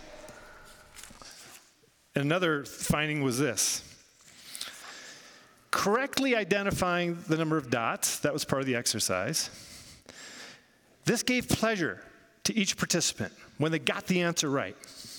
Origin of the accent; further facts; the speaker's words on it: United States; But I'm an American, so I can say things like that, right?